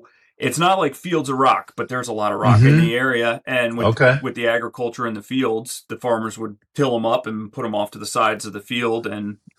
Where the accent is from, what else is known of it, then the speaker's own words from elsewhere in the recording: Allentown, Pennsylvania, United States; I was born and raised just outside of Allentown, Pennsylvania, in a pretty rural area. I grew up in an agricultural farmland area, playing in cornfields, riding dirt bikes and four-wheelers and snowmobiles and stuff like that.